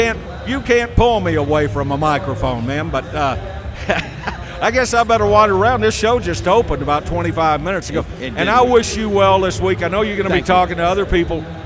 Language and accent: English; Texas, United States; you know I'm a guy from Texas, and they say Texans talk so slow.